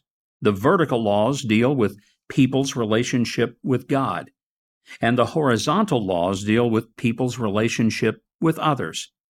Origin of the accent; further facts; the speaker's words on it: Hope, Arkansas, United States; teenager in my hometown of Hope, Arkansas